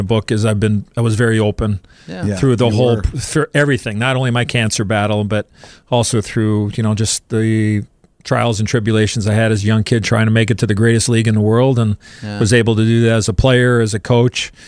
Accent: Chicago, Illinois, United States; drafted by my hometown team, the Blackhawks

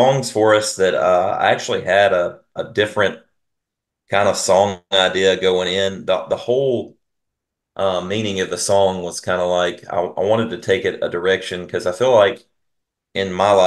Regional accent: Luverne, Alabama, United States; Well, I grew up in a small town in rural Alabama called Luverne, town of, maybe 2,000 folks, not many people there in the town.

